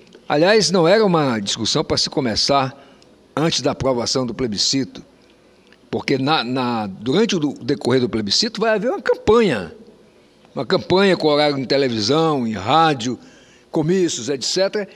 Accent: Pará, Brazil; also born or lived in Roraima; eu sou meio paraense. Eu nasci em Roraima, mas eu estudei no Pará. Eu me formei em medicina no Pará. Vivi a minha adolescência e os primeiros anos da minha idade adulto, jovem, lá.

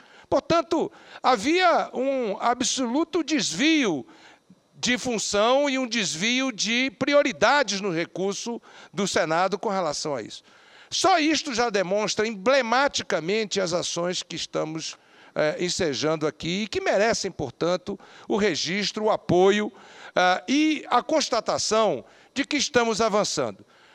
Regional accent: Amazonas, Brazil; now in Brasília, Brazil; eu não sou daqui, senhor presidente, eu sou do Amazonas, mas vivo aqui hoje em função do mandato que o povo do Amazonas me conferiu.

